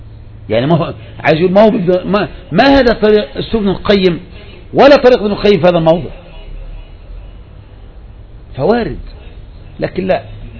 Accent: Egypt; هذا اللي ضيع طلبة العلم عندنا في مصر

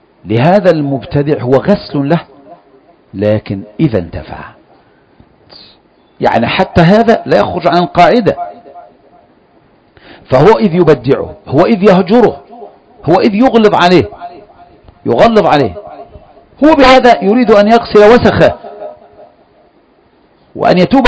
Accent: Egypt

